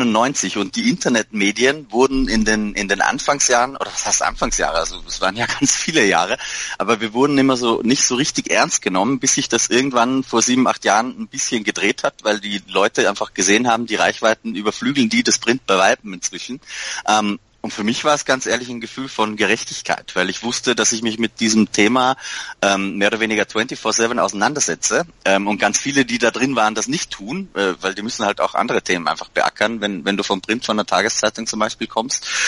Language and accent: German; Austria; Als Österreicher